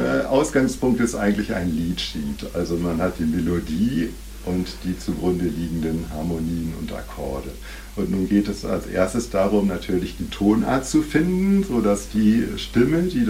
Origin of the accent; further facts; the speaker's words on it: Neuenhaus, Lower Saxony, Germany; Ja, in meiner Heimatgemeinde Neuenhaus gibt es seit Mitte der 90er Jahre